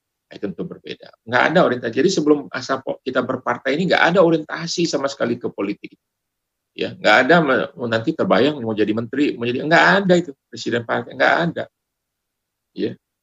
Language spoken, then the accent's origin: Indonesian; Sumatra, Indonesia; karena saya berasal dari Sumatera